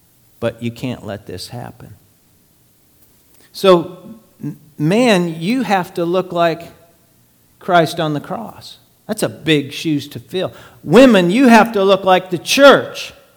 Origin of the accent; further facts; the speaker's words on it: United States; Don't put me in your basket. I'm an American, but you don't know my marriage and my relationship